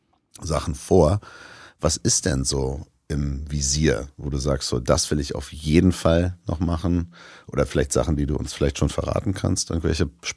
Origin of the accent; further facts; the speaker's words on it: Florida, United States; Meine Heimat, Florida, hast du ja schon ordentlich erkundet.